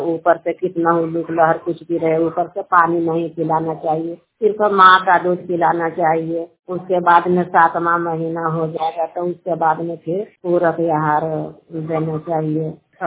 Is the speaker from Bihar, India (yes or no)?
yes; Balaur, Bihar, India; और मैं बलौर के रहने वाली हूँ, नादीगंज प्रखंड से हूँ, नवादा डिस्ट्रिक्ट से हूँ।